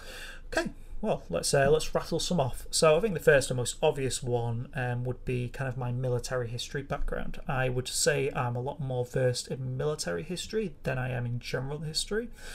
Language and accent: English; England, United Kingdom; since I'm English.